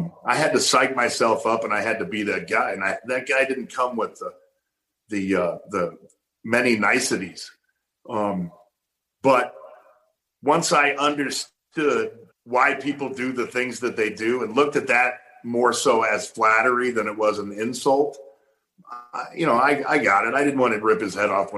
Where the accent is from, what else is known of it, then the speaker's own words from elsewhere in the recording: Tulsa, Oklahoma, United States; But there was no way I was going to grow up in Tulsa, Oklahoma, and go to college an hou